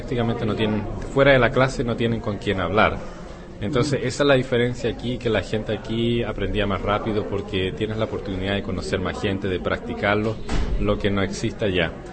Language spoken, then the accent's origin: Spanish; Chile; also born or lived in Prague, Czech Republic; now in China; yo vengo de Chile, Extrañaba acá en Praga, digamos, los productos del mar, como los mariscos. Y ahora vivo en la costa en China